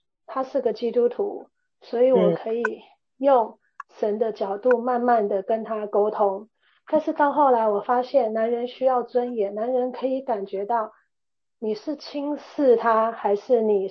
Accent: Taiwan; 因为我是台湾出来的嘛，你知道台湾一出生就会政府体系还有文化体系就会有那个预防针的那个表

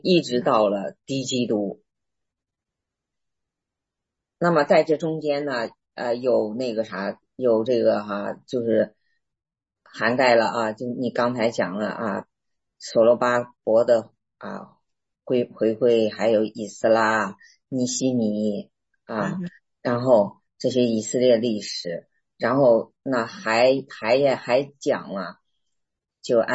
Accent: China; 就用我们中国人来说呢，就是天机啊

